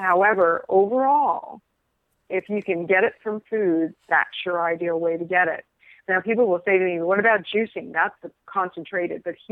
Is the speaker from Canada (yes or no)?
no; Scotland, United Kingdom; I mean, I grew up with my grandparents in Scotland. I'm a Scottish girl from a wee place called Buxton Mochty in Scotland. So I grew up for the first 6 years with my grandparents